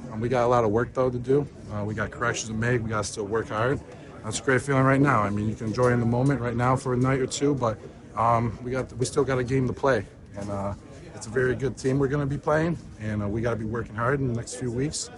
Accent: Arizona, United States; Going back to my hometown college, Arizona Wildcats, baby. So it's going to be awesome. Love it. Love Arizona. Love the state of Arizona.

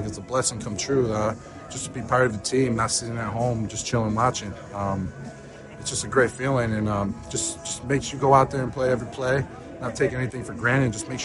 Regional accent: Arizona, United States; Going back to my hometown college, Arizona Wildcats, baby. So it's going to be awesome. Love it. Love Arizona. Love the state of Arizona.

